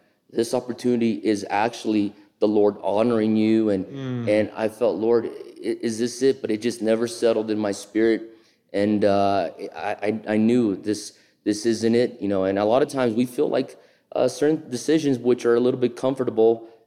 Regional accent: Brazil; I was born and raised in Brazil, or most of my life growing up, I was raised in Brazil. We had a few years we left as a family

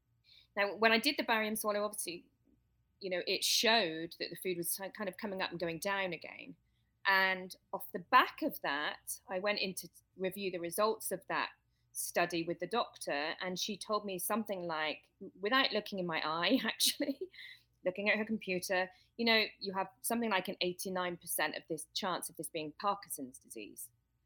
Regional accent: England, United Kingdom; accent: hybrid British; now in United States; Yeah, I think my accent is hybrid now, according to my friends in the UK, but I'm English, but I've been here in the States now for 18 years nearly.

